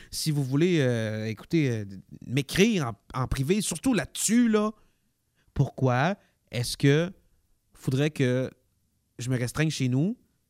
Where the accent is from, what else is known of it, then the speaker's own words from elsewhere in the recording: Quebec, Canada; On est capable, en tant que Québécois, en tant que nation, de se procurer assez de bornes pour fournir le Québec au complet.